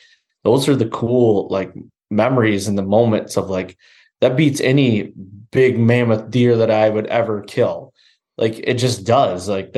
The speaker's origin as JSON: {"language": "English", "region": "Michigan", "country": "United States", "tie": "born or raised there", "said": "I'm so glad that I grew up here in Michigan."}